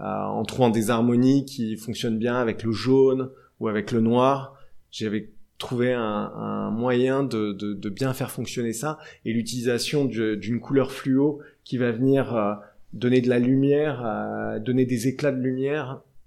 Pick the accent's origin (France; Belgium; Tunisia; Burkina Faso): France; Paris, Île-de-France; Parce que effectivement, on est parisien et on a un attachement très fort à cette ville parce qu'on adore Paris.